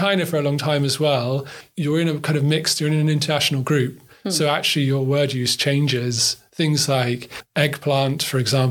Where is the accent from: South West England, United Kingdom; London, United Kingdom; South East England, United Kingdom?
South West England, United Kingdom; I'm from Southwest, and sometimes there's a natural tendency to imitate people's accents.